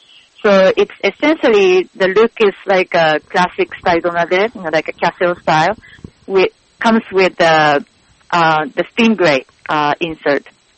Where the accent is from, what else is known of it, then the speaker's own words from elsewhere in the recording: Japan; So growing up in Japan, you don't even think about it.